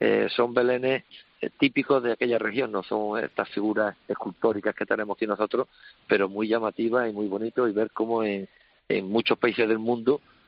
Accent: Mollina, Andalusia, Spain; aquí en el pueblo, porque yo soy del pueblo de Mollina, este pueblo pequeñito de Málaga.

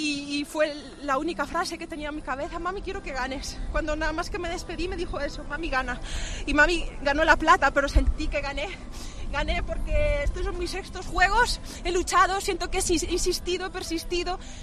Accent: Aldán, Galicia, Spain; gracias a mi pueblo, Aldán, Cangas, Ogrove

